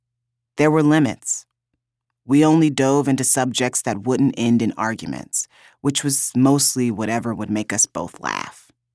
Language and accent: English; Fort Wayne, Indiana, United States; She still lived in Fort Wayne, my hometown. We hadn't lived in the same city or the same house since I left for college 11 years earlier.